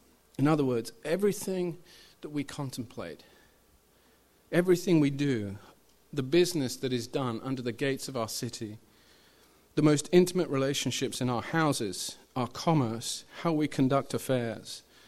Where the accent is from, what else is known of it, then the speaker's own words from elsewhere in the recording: India; this is when I grew up in India